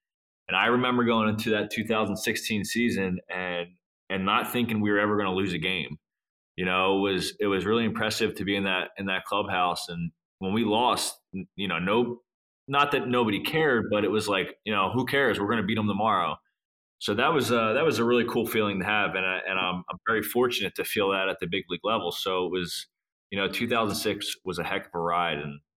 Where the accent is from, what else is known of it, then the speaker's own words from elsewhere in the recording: New Jersey, United States; because he knew I'm from New Jersey.